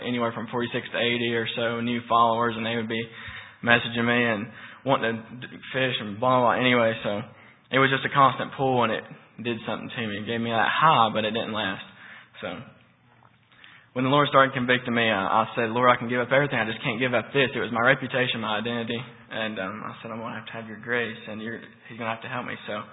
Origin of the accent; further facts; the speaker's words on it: Pikeville, Tennessee, United States; I'm from Pikeville, Tennessee, and I came out of the world.